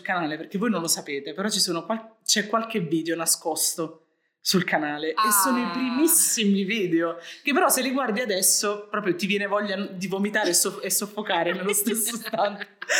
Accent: Taranto, Apulia, Italy; noi siamo tutti di Taranto e Taranto è una città bellissima

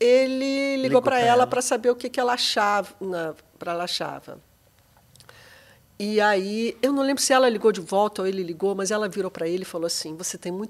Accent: Rio de Janeiro, Brazil; Eu sou carioca, morava em Laranjeiras.

